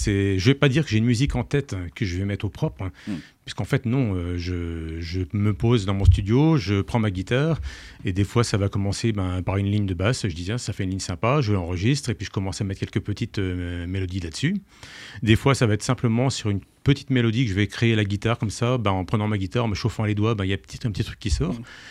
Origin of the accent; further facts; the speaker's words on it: Brittany, France; moi je suis breton, je suis en Bretagne et puis je suis amoureux de ma région